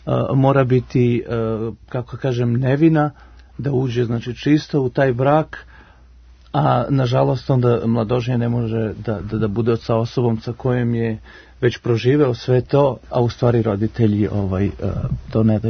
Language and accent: Serbian; Germany; now in Serbia; nisam odrastao u Srbiji, odrastao sam u Nemačkoj i onda sam odrastao tamo uz soul muziku, uz hip hop, uz R&B